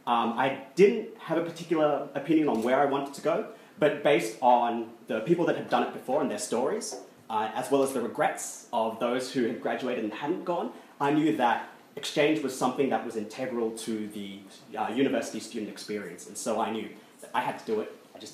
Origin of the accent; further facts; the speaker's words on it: Australia; as an Australian student, it is quite difficult to get approval to your units when you only have 4 and you need a minimum of 3 to go on overseas.